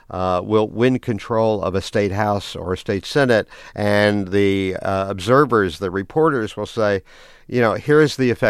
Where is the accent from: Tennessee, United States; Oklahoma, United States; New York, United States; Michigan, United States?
Oklahoma, United States; Oklahoma City; I'm from a city. I'm from Oklahoma City, pretty good sized city, and I'm very much an urban guy.